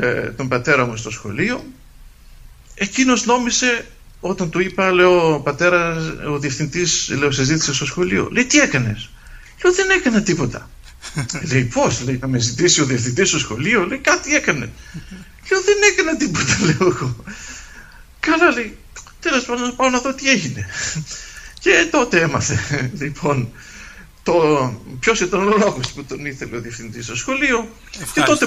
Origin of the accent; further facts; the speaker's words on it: Crete, Greece; Οι περισσότεροι μαθητές από το χωριό μου, είχαμε και γυμνάσιο και λύκειο στο χωριό